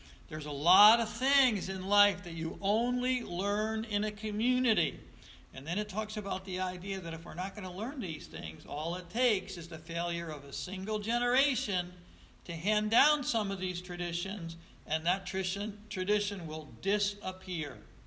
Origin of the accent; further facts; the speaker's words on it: Troy, United States; And again, I grew up in South Troy, and you know, my parents, right or wrong, they completely trusted the neighborhood to police itself.